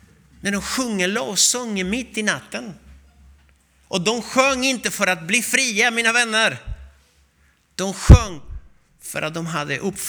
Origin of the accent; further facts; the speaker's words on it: Albania; Och han pratar med lite dialekt från norra Albanien där jag kommer ifrån.